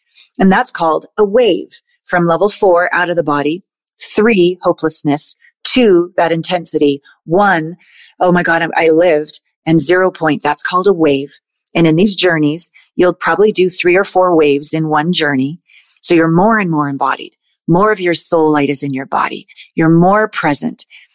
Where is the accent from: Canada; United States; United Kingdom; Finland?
Canada; I'm Canadian